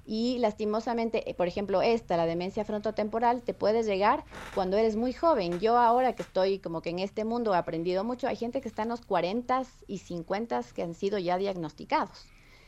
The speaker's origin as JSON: {"language": "Spanish", "country": "Ecuador", "said": "Sí, yo soy ecuatoriana"}